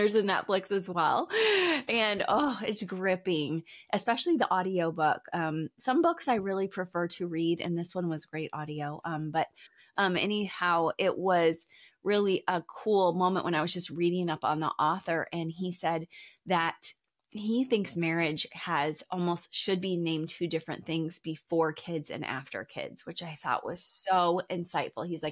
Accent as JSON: {"language": "English", "region": "Midwest", "country": "United States", "said": "And then today it's chilly, but of course I'm from the Midwest."}